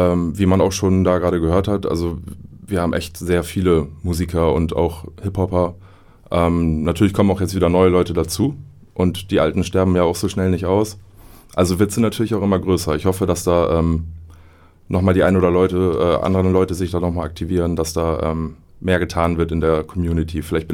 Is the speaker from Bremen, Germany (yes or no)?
no; Oldenburg, Lower Saxony, Germany; dass man da dann auch mal was zu tanzen hat quasi als Oldenburger.